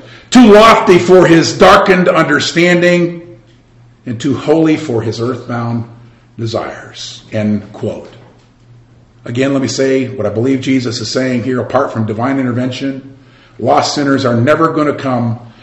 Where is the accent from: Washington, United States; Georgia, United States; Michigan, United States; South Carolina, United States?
Michigan, United States; It happened all the time in the church I grew up in Michigan.